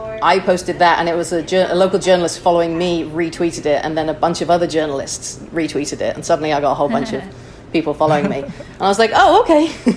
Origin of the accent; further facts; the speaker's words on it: Chester, North West England, United Kingdom; now in United States; I'm originally from Chester, England.